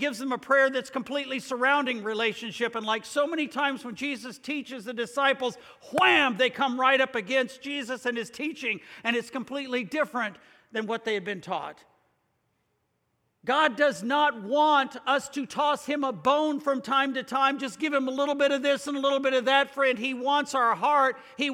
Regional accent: United States; Now, friend, I'm an American just like the rest of you. I'm used to being in a nation in which we worked hard.

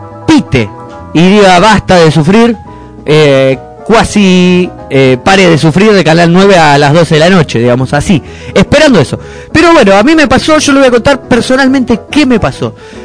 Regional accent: Argentina; le ganamos porque somos argentinos, somos exitistas, tenemos que ganar.

